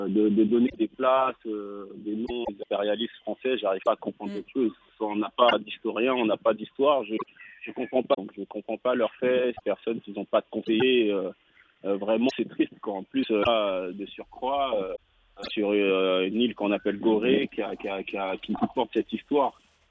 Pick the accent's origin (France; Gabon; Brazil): Gabon; même chez nous au Gabon, on a des boulevards